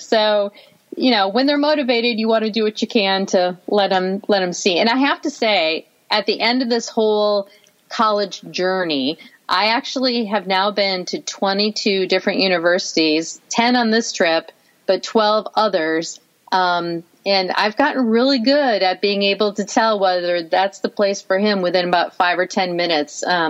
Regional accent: the West, United States; And because we're from the West and we really have spent a lot of time out West exploring

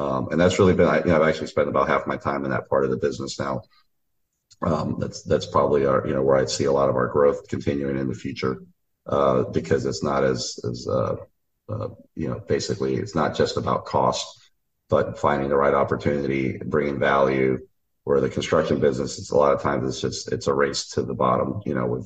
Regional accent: Miami, Florida, United States; You know, I grew up in Miami through Hurricane Andrew

